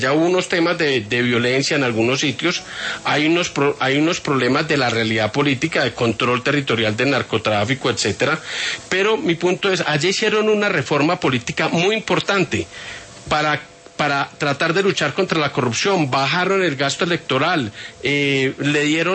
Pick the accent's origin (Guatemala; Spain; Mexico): Guatemala; porque vengo de Guatemala. En Guatemala hicieron una reforma política muy importante.